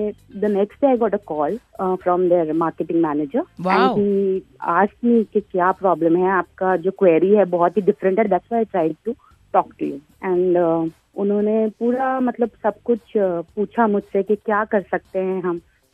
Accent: Mumbai, Maharashtra, India; मैं बेसिकली मुंबई से हूँ

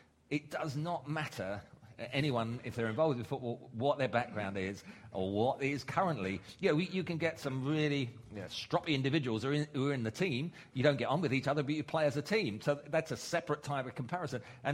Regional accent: London, United Kingdom; I mean, I was brought up in the East End, but, it was made clear everyone's the same, whatever, and I came from an East End background

